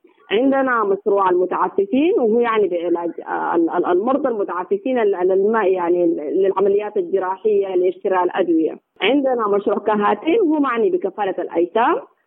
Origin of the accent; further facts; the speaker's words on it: Sudan; الحقيقة أنا بفتخر بها جدا إنه نحن كشعب سوداني ما نزال بخير والحمد لله.